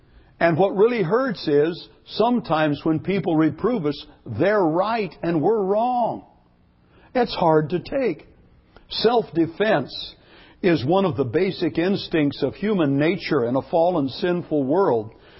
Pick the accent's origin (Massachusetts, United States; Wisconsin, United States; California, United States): California, United States; Well, I'm from California, and they just absolutely made my life miserable. "You're one of those carnal Californians," they told me.